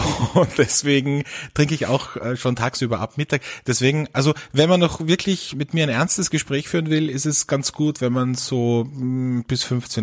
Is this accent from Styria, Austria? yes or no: no; Velden am Wörthersee, Carinthia, Austria; Ich bin ja auch am Land aufgewachsen. Gut, zwar in einem Tourismusort in Velden am Wörthersee. Aber ich meine, wir haben 7.000 Einwohner, glaube ich, damals gehabt.